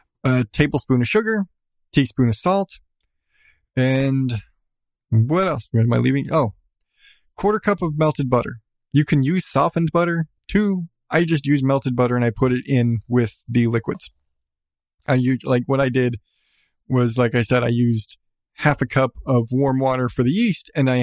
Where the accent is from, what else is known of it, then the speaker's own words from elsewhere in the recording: United States; I'm sorry, I'm American.